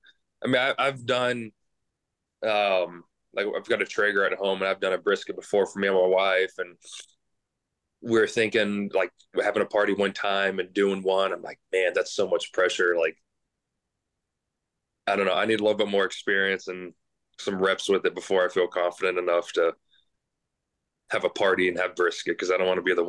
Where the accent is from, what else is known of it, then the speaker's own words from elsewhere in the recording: Atlanta, Georgia, United States; now in South Carolina, United States; growing up in Atlanta and now in South Carolina, it's usually pretty hot